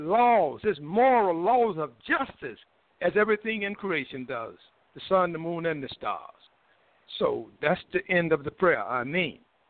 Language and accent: English; North Carolina, United States; because I'm from North Carolina, when have we had a blizzard like this?